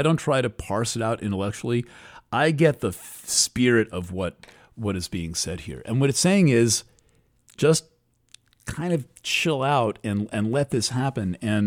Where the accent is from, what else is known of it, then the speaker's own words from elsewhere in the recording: Brooklyn, New York, United States; born there; Oh, I was born in Brooklyn at Brookdale Hospital and so on.